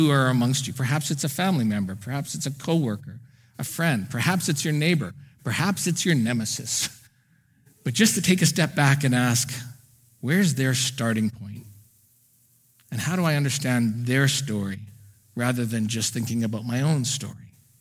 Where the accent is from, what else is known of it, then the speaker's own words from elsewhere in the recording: Edmonton, Alberta, Canada; I am well aware that by being born and raised in Edmonton, that I have a head start